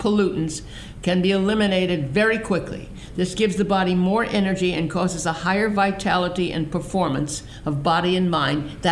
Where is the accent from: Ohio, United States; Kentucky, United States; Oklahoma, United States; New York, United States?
New York, United States; Brooklyn; Maybe everybody's from Brooklyn, because I was from Brooklyn